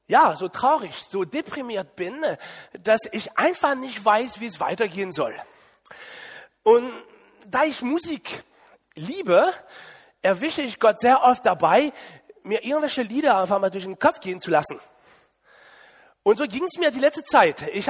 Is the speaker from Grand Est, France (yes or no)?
no; Le Mans, Pays de la Loire, France; German is a second language; now in Germany; ich bin mittlerweile so mehrere Jahre in Deutschland. Aber vor circa 20 Jahren war ich noch in Frankreich. Und da ist eine Gruppe Deutsche aus Widenes zu Besuch in meine Heimatgemeinde in Le Mans gekommen.